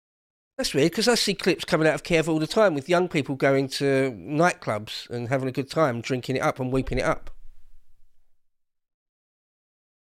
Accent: England, United Kingdom; No, I'm an Englishman and I'll anglicise words

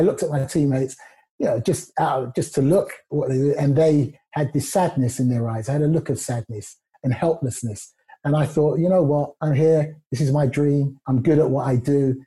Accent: Cricklewood, London, United Kingdom; also born or lived in Luton; Luton was a really multicultural town. Didn't have any issues growing up, really. Growing up in Cricklewood, likewise, which again was very multicultural. Lots of different races, different cultures, and we all got on okay.

